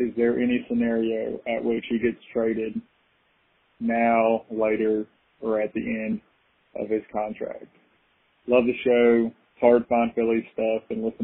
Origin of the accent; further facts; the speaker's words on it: Birmingham, Alabama, United States; I'm from Birmingham, Alabama, unfortunately in Braves country.